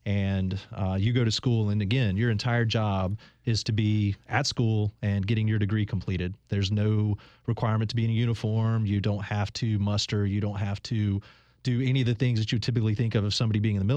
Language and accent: English; Pensacola, Florida, United States; I grew up over in the Pensacola area. The Navy's got a pretty big presence over there.